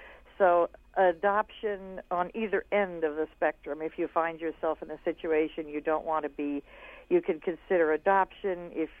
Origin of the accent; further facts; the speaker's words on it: Florida, United States; My first was, I was born and raised in Florida.